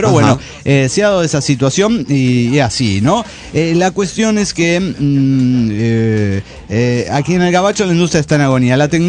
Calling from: San Luis, Argentina; de San Luis, Argentina.

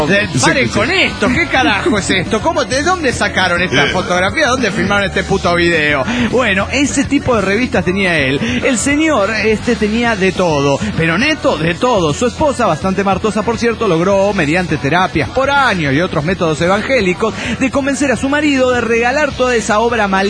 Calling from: Atlanta, Georgia, United States; de Atlanta, Georgia.

